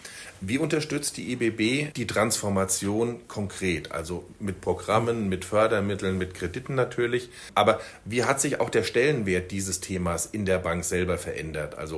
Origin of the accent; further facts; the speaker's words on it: Frankfurt, Hesse, Germany; Auch deutlich vor Frankfurt, meiner Heimatstadt